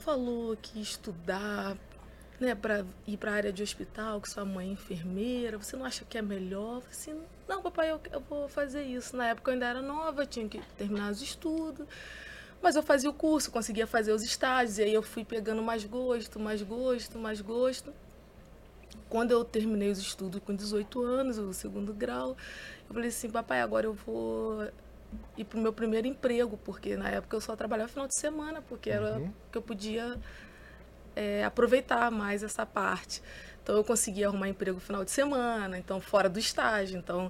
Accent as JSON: {"language": "Portuguese", "region": "Rio de Janeiro", "country": "Brazil", "said": "Isso, sou de Pedra de Guaratiba."}